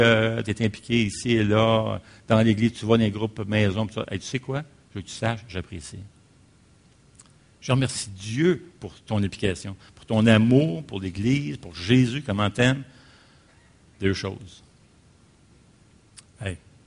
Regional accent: Montreal, Quebec, Canada; Moi, je viens de Montréal, les gars.

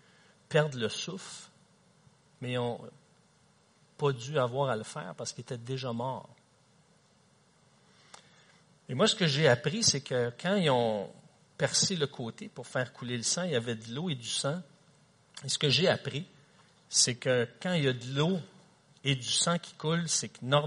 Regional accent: Quebec, Canada; en tant que Québécois, on a besoin du vrai sens de Noël.

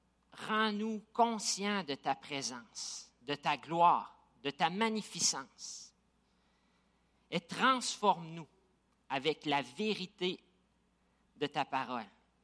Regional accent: Gatineau, Quebec, Canada; Puis c'est à Gatineau où on a passé le plus long laps de temps. Alors, on est des Gatinois.

